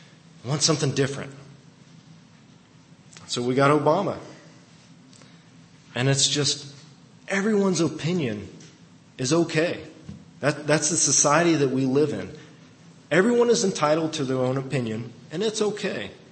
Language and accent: English; Ohio, United States; I lived this firsthand in the school I grew up in Ohio.